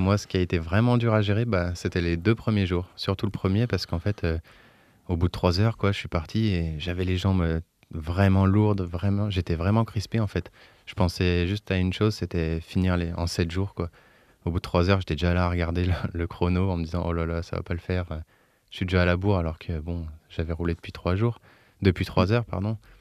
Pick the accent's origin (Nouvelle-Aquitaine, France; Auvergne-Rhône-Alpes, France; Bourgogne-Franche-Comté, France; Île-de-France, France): Auvergne-Rhône-Alpes, France; Je viens d'avoir 22 ans et je suis originaire de l'Ain. J'habite à Arban.